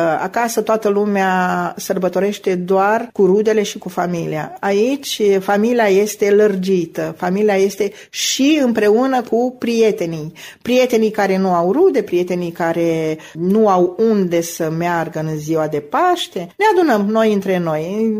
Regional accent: Piatra Neamț, Neamț County, Romania; moved away as an adult; borș, că sunt de la Piatra Neamț, borș, sarmale și friptură

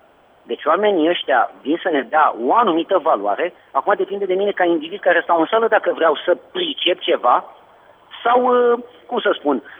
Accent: Craiova, Dolj, Romania; sunt din Craiova

